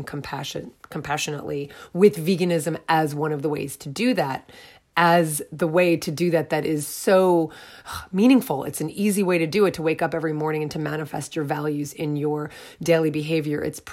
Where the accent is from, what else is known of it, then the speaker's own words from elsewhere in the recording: United States; In the United States, my home country, COVID-19 has claimed the lives of 131,120 Americans.